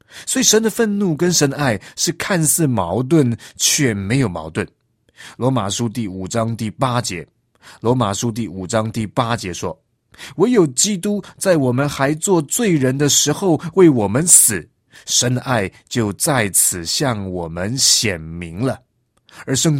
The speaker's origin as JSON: {"language": "Chinese", "country": "China", "said": "我们中国人谈到罪呢，通常一般的认知都是认为违反国家的法律那才叫罪。"}